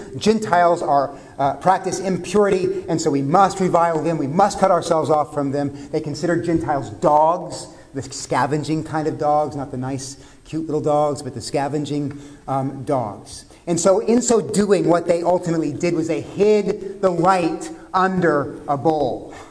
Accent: Texas, United States; I'm from Texas, and I can remember a bit of this when I was a kid

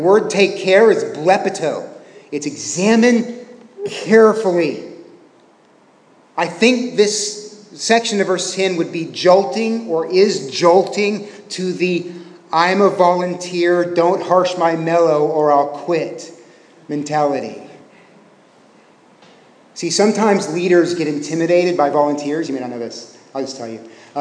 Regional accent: United States; I mean, I'm American.

